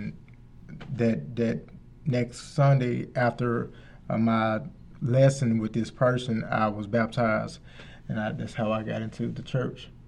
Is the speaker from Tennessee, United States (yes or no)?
yes; Memphis, Tennessee, United States; moved away as an adult; I come from Memphis, Tennessee. I moved up here about 2.5 years ago, almost 3 years ago